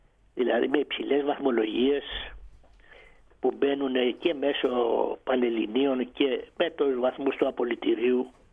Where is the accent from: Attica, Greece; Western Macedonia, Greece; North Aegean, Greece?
North Aegean, Greece; Chios; Να σας πω σαν χιώτης